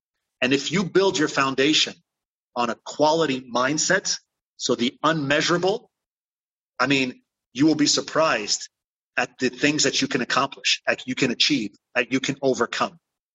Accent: Belgium; you know, in my home country, in Belgium.

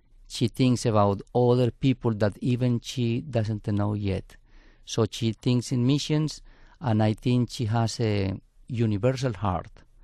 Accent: Yarumal, Antioquia, Colombia; born there; English is a second language; I was born in Colombia, in a town called Yarumal in South America. I am the seventh of a family of 14.

